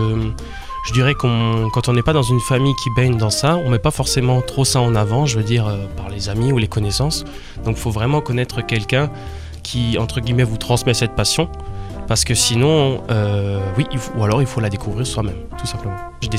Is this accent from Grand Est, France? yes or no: yes; Grand Est, France; also born or lived in Alsace; now in Luxembourg; Je suis Lorrain d'origine, ouais, un petit village dans la Moselle, pas très près de Metz, on va dire un tout petit peu plus loin. Mais effectivement, je me suis perdu par la suite au Luxembourg, mais avant cela, j'ai fait plusieurs années en tant que sommelier en Alsace.